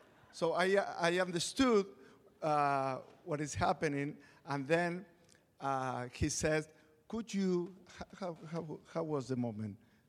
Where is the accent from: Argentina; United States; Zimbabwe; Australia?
Argentina; English is a second language; At that time, 10 years ago, more, 14 years ago, I couldn't speak English, and he couldn't speak Spanish. So he came to Argentina just to talk with me, ask for the hand of my daughter.